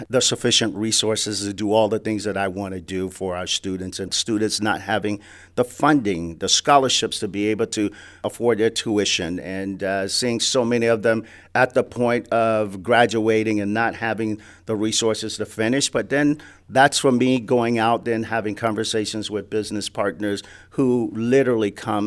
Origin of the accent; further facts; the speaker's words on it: Alabama, United States; I grew up in Alabama. I'm the first in my family to go to college.